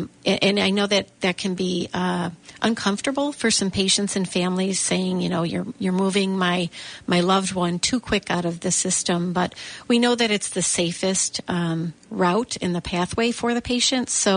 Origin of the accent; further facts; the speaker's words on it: Lockport, New York, United States; I'm born and raised in Lockport